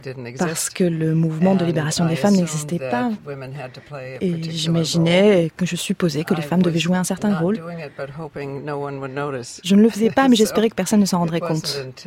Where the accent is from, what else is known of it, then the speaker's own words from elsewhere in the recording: United States; je ne savais pas comment le reste du monde vivait en tant qu'Américaine.